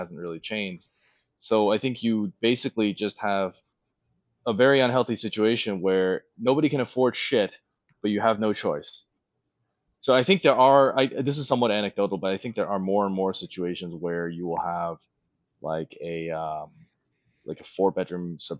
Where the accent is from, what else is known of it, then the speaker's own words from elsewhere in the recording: Toronto, Ontario, Canada; I'm from Toronto.